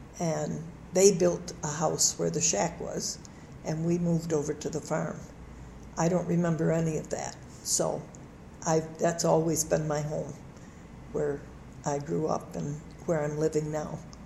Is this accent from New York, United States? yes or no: yes; Osceola, New York, United States; I grew up in Osceola, New York, which is a very small town.